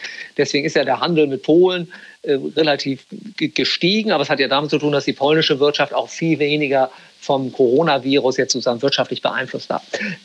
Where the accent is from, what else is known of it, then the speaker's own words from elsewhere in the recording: Northern Germany, Germany; als Norddeutscher